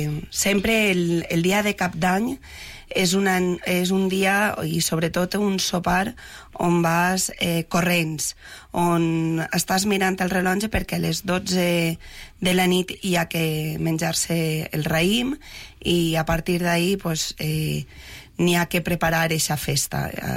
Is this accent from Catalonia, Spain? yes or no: no; Senija, Valencian Community, Spain; com a dones valencianes, som patidores. Aleshores volem que isquen tot perfecte i que estiguem pues, a l'altura, que Senija estigui a l'altura de qualsevol altre poble.